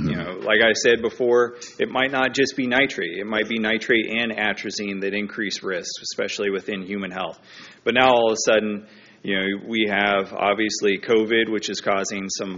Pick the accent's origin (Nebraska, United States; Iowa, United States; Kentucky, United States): Nebraska, United States; I'm from Nebraska. I'm from northeast Nebraska. I'm not too far away from Creighton, Nebraska.